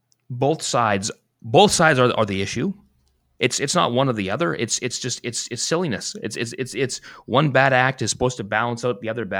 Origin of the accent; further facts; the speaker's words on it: Canada; I take a certain amount of pride in being Canadian